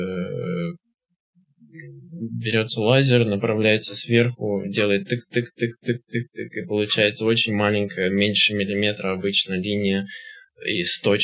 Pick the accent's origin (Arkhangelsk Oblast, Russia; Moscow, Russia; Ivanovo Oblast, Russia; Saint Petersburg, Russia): Moscow, Russia; born there; Ну, я родился в Москве